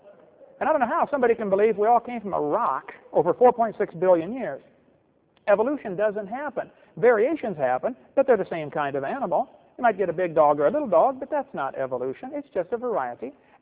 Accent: Illinois, United States; I come from Illinois, corn country. There's all sorts of corn up there, folks.

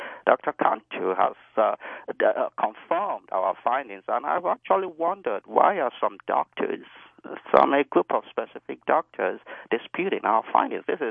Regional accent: Nigeria; Ironically, originally I came from Nigeria.

